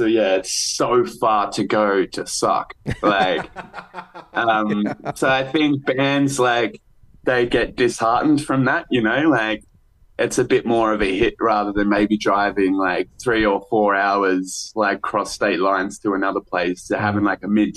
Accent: Melbourne, Victoria, Australia; Scotty and I grew up in Melbourne

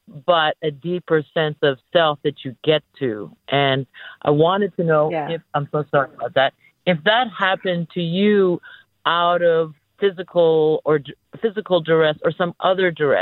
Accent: Philippines; English is a second language; I'm also a foreigner, at least, and an immigrant. And I was Filipino, and I'm Filipino.

